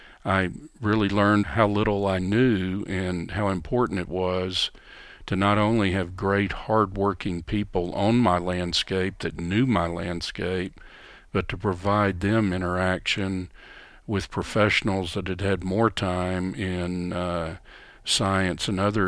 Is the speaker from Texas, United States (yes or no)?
yes; Texas, United States; Well, and as a Texan, there's very little federal land in Texas.